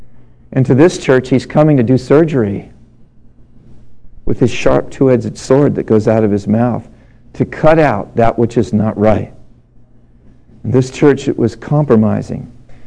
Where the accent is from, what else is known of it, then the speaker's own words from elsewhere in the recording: United States; I'm an American. These people see America through these movies.